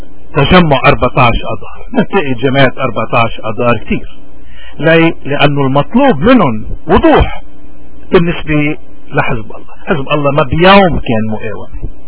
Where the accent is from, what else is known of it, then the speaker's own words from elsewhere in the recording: Lebanon; قضيتي انا كلبناني